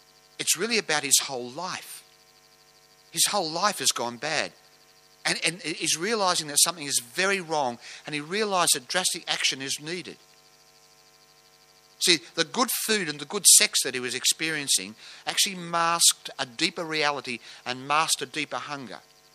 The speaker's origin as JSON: {"language": "English", "town": "Sydney", "region": "New South Wales", "country": "Australia", "tie": "born or raised there", "said": "I wasn't always a Christian. I grew up in South Sydney."}